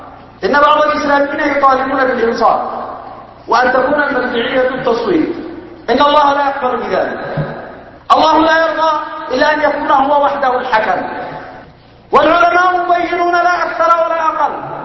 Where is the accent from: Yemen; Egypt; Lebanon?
Yemen; عندنا في اليمن يمضون في إجراءات وخطوات إعداد الحوار